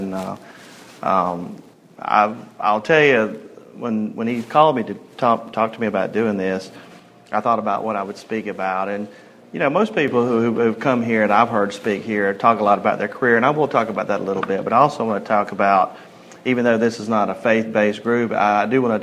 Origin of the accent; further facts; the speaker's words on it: Folkston, Georgia, United States; Growing up, I grew up in South Georgia on the coast, a little town called Folkestone. It's about 2,000 or 3,000 people live there.